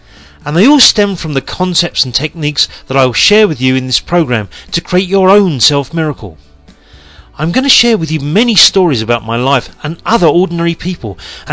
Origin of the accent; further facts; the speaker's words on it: London, United Kingdom; now in Beijing, China; I'm from London, England, in case you haven't worked it out. And I'm currently living in Beijing, China